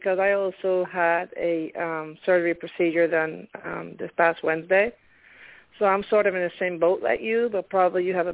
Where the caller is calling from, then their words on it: Pennsylvania, United States; calling from Pennsylvania.